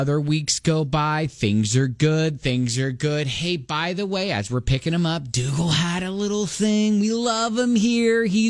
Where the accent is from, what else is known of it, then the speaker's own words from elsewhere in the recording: Columbus, Ohio, United States; it's this guy from my hometown of Columbus, Ohio